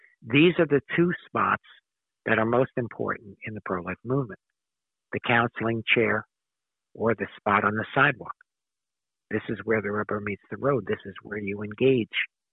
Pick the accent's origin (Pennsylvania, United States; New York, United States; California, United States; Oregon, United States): New York, United States; Staten Island; although I grew up on Staten Island